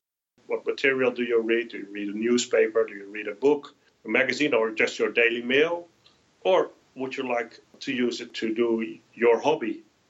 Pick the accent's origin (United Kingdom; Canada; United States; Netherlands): Netherlands; English is a second language; I'm from the Netherlands, so here it's different from compared to the US.